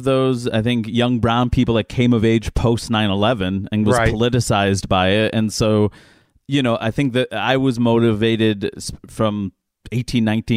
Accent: New York, United States; And I'm a New Yorker, so that's scary.

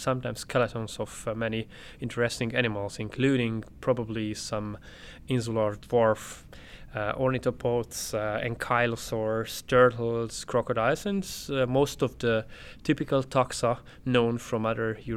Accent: Budapest, Hungary; English is a second language; I am from Budapest, Hungary, from the Eötvös Loránd University.

